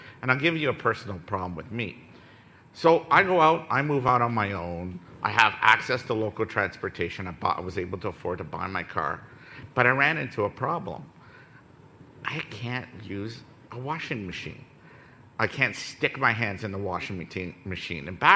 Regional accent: Ottawa, Ontario, Canada; I come from Ottawa, folks, okay? There's a lot of snow there.

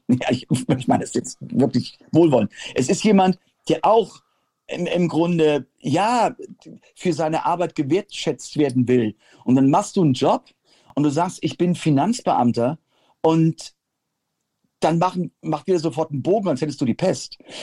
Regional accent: United States; now in Germany; ich komme nun aus Amerika und ich bin mal wieder sehr dankbar, dass ich in Deutschland leben darf.

